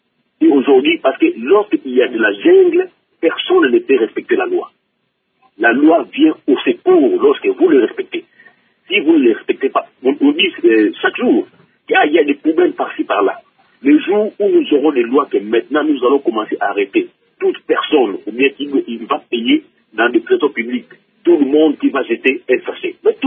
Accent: Kongo Central, DR Congo; Et moi, comme je suis venu du Bakongo

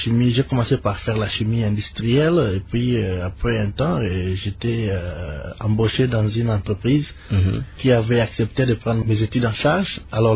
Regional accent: DR Congo; on est Congolais du sang et on est toujours Congolais.

